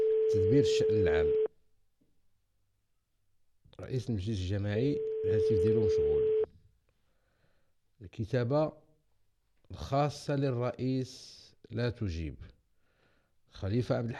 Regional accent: Morocco; هذا مشكل احنا عندنا في المغرب كبير في التواصل

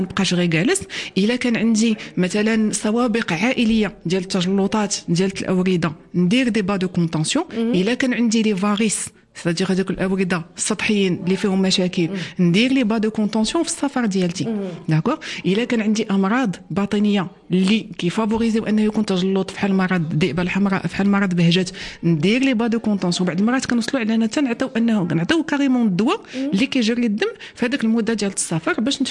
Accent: Morocco; لان هي اللي عندنا في المغرب سانترون

